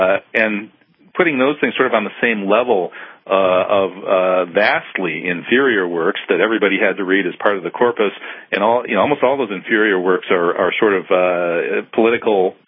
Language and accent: English; Midwest, United States; I grew up in the Midwest too.